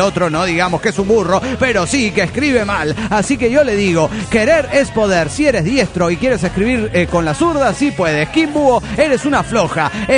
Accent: Paris, Île-de-France, France; de París, France.

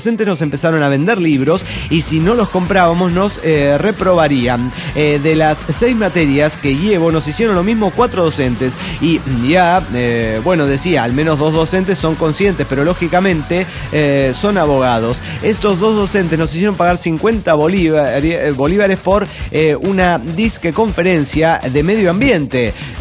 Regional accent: Tultitlán, State of Mexico, Mexico; monitorista de Tultitlán, México.

